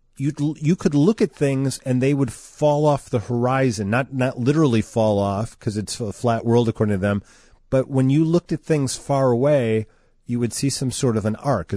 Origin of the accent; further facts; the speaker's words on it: Oak Forest, Illinois, United States; I grew up in Oak Forest, and there was a part of Oak Forest where we could see the Sears Tower